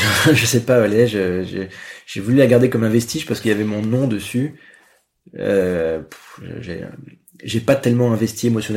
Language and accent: French; Paris, Île-de-France, France; born there; je suis parisien de naissance, c'est des lieux qui sont mythiques